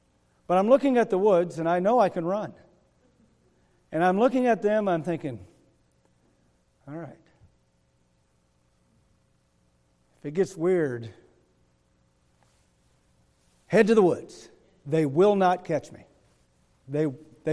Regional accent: Kingsley, Michigan, United States; I'm 19 years old. I'm from Kingsley.

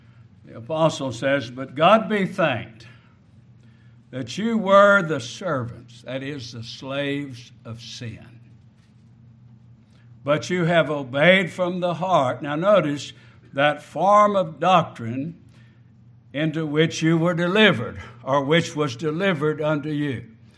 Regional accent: Houston, Texas, United States; I was raised in Houston, Texas, and went to a Baptist church

